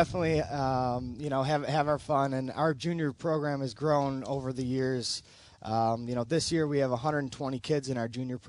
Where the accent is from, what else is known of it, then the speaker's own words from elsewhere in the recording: Buffalo, New York, United States; I'm actually a local guy. I grew up in Buffalo here. I actually grew up here at Pendleton Creek, which was formerly known as Tantara Golf Club.